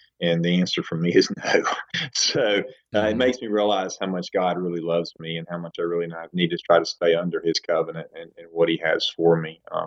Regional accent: Alabama, United States; now in Fairhope, United States; I am from the South Alabama area, live in Fairhope and on the Eastern Shore.

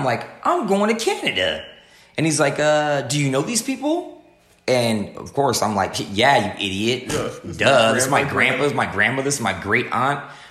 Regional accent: Phoenix, Arizona, United States; also born or lived in West Berlin, Germany / Detroit / Texas; I was born in West Berlin, Germany, because my father was stationed in Germany, and my family's originally from Detroit. So we moved from Germany back to Detroit, from Detroit to Texas for like 6 months, and then from Texas to West Phoenix.

